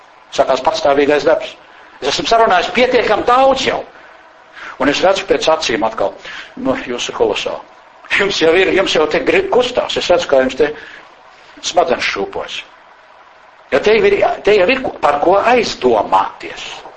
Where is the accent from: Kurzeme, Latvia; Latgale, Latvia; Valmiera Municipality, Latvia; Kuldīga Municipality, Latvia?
Valmiera Municipality, Latvia; Valmiera; Šis studiju kurs pirmoreiz sākās 1997. Gadā manā dzimtajā pilsētā Valmierā.